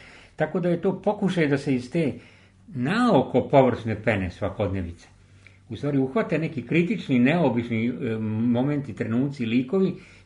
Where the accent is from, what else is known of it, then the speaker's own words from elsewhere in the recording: Pančevo, Vojvodina, Serbia; ona samo jednu promociju imala u mom rodnom gradu u Pančevu